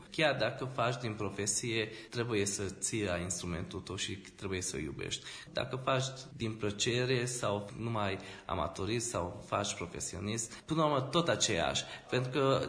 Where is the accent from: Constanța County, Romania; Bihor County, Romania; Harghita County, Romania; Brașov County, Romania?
Harghita County, Romania; Odorheiu Secuiesc; pentru că eu sunt din Odoriu Secuiesc